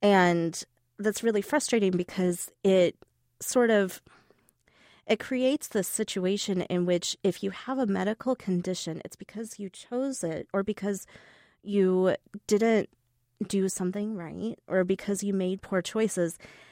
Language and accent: English; the South, United States; moved away; And I'm not originally from Illinois. I'm originally from the South. And this is the first state that I chose to move to.